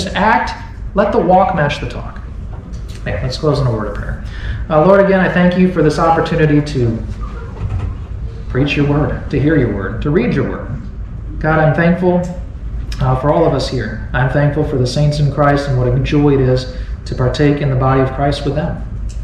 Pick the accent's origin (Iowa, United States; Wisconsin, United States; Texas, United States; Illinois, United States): Wisconsin, United States; Hey, I grew up with it in Wisconsin. It's not any different up there.